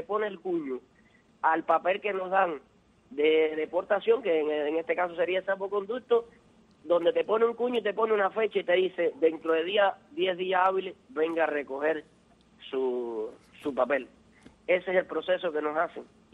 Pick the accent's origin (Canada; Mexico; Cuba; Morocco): Cuba; solamente somos cubanos.